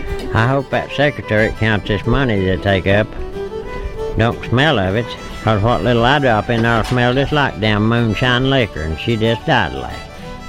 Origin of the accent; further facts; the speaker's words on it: Bamberg, Bavaria, Germany; I come from Bamberg, Germany.